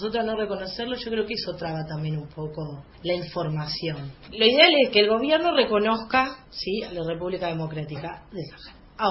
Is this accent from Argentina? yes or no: yes; Argentina; de esa libertad que nosotros como argentinos gozamos y ellos no.